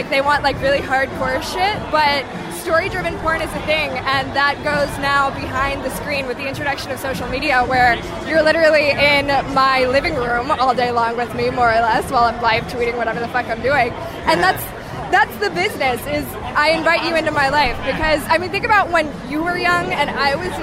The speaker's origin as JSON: {"language": "English", "region": "Georgia", "country": "United States", "said": "You can catch me … because I'm from Georgia."}